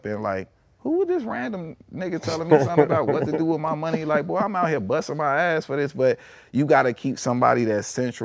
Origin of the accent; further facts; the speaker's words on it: Chicago, Illinois, United States; I had like the biggest childcare daycare center when I was growing up in Chicago.